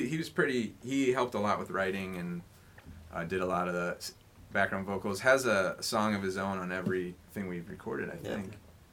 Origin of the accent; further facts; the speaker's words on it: East Lansing, Michigan, United States; you're like, well, we're from Michigan.